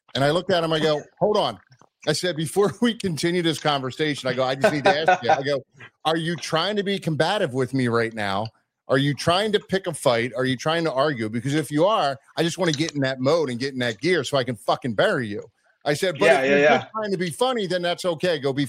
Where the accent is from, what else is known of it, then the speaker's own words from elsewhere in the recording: Mexico; We're like, we're from Mexico.